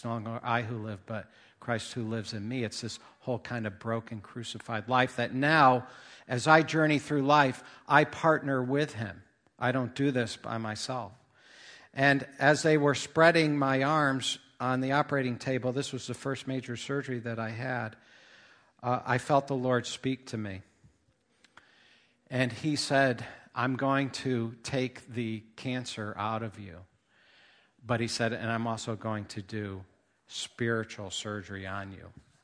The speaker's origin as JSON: {"language": "English", "town": "Danbury", "region": "Connecticut", "country": "United States", "said": "I'm from Danbury."}